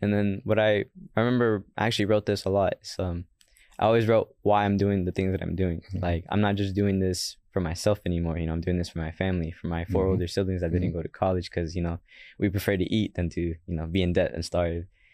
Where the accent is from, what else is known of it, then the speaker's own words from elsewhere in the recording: Alief, Texas, United States; Growing up in Alief, I was mostly inspired by my dad, just because, you know, he, where we grew up, it wasn't really a safe place, right?